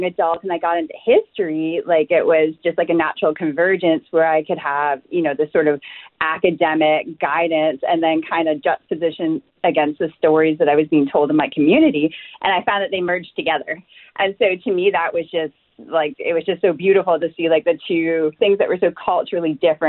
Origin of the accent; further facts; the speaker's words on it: Fort Simpson, Northwest Territories, Canada; Well, I'm First Nations, so I'm originally from Fort Simpson in the Northwest Territories, and I belong to the Lillikuiw Nation.